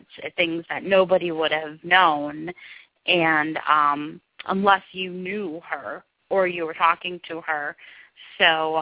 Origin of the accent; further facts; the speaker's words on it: Livonia, Michigan, United States; And now I'm from the Livonia, Michigan area.